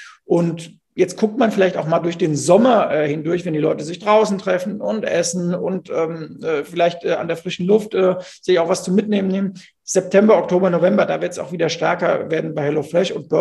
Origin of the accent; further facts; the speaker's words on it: Bingen am Rhein, Rhineland-Palatinate, Germany; ich komme ja aus Bingen am Rhein